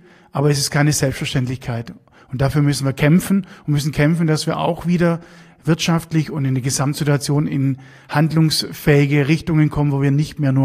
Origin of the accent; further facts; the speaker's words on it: Baden-Württemberg, Germany; ich komme gebürtig aus dem Landkreis Freudenstadt. Das heißt, der Landkreis ist natürlich für mich ja mein Heimatlandkreis, wo ich somit eng verwurzelt bin und unsere Strukturen, Krankenhaus und alles schon eigentlich seit Kindes an begleite und in diesem Krankenhaus tatsächlich auch auf die Welt gekommen bin.